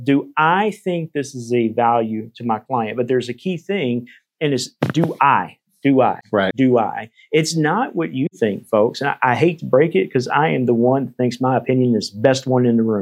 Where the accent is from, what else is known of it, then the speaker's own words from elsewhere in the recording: Mississippi, United States; I trusted him because I'm from Mississippi as well.